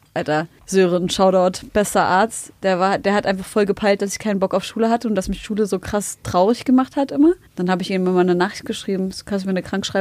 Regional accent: Germany; born there; ja, ich bin in Deutschland geboren

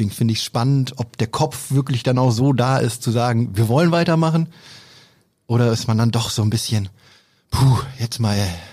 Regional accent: Friedrichsfehn, Lower Saxony, Germany; also born or lived in Oldenburg; Ich bin in Oldenburg geboren, aber aufgewachsen in Friedrichsfehn. Direkt neben Jeddelow 2.

